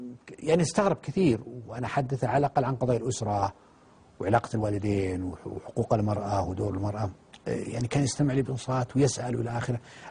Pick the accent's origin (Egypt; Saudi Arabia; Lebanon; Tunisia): Saudi Arabia; قلت له من السعودية